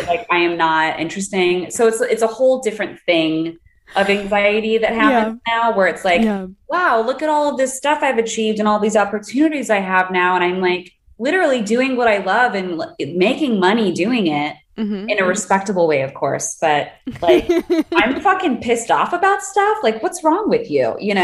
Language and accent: English; Los Angeles, California, United States; And I grew up on Larchmont.